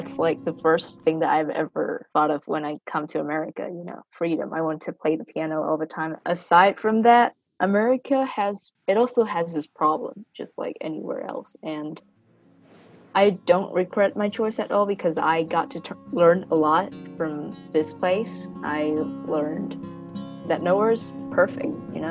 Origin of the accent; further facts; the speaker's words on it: Ho Chi Minh City, Vietnam; now in United States; been in America for almost like more than 2 years now as an international student. Yeah, I'm from Ho Chi Minh City, Vietnam.